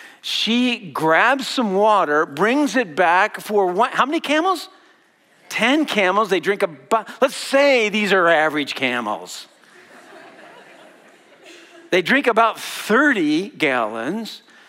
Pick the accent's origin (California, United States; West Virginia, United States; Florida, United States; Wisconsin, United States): Wisconsin, United States; We're all from Wisconsin, right?